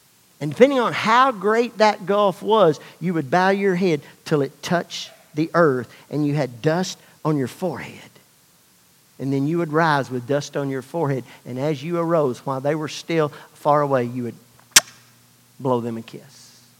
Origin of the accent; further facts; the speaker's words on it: United States; I'm glad I'm American and not Persian.